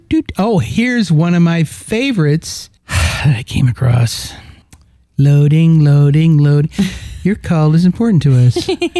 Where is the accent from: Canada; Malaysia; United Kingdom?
Canada; born there; moved here, when I was 10 years old, I was told over and over, you've got dual citizenship, because mom was U.S., dad was Canadian, and I was born in Canada.